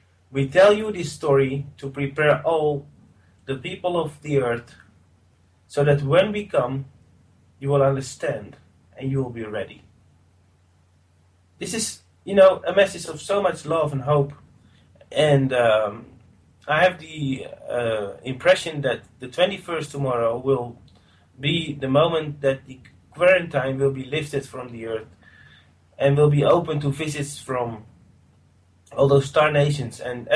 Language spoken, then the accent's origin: English; Netherlands; from the Netherlands